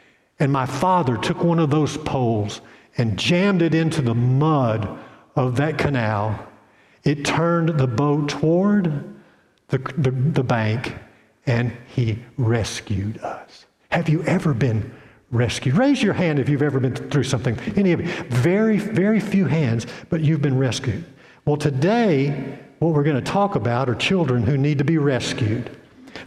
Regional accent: Bogalusa, Louisiana, United States; I might as well tell you, I'm from Bogalusa, Louisiana.

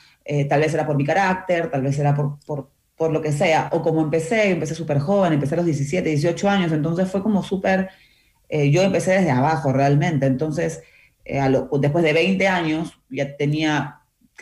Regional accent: Peru; accent: Peruvian; also born or lived in Chile; now in Ecuador; cuando me voy a Perú me dicen que ya hablo como ecuatoriana.

